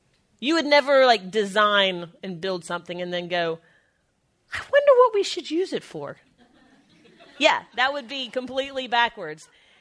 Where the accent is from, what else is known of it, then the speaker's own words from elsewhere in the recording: South Carolina, United States; This didn't happen a lot because I'm from South Carolina